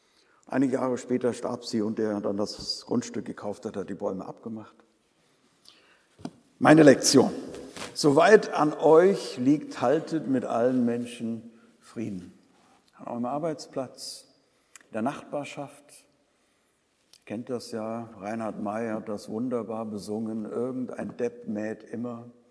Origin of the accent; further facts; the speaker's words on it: Bergneustadt, North Rhine-Westphalia, Germany; Ich bin in meiner Heimatstadt Bergneustadt im Stadtrat.